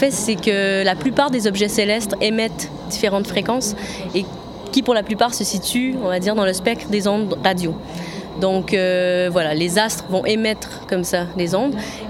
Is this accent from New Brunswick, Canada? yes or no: no; Quebec, Canada; moved away as an adult; now in France; en résidence à l'être-lieu ici depuis le 15 septembre. Je suis québécoise d'origine. Je suis venue en France pour faire mes études au Frénois à Tourcoing. En 2010-2012, donc ça fait un peu plus d'un an que je suis diplômée. Et depuis, je suis dans la région